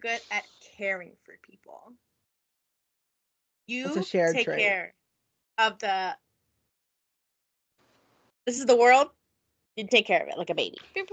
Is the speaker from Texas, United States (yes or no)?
yes; Fort Worth, Texas, United States; born there; I was born in Fort Worth.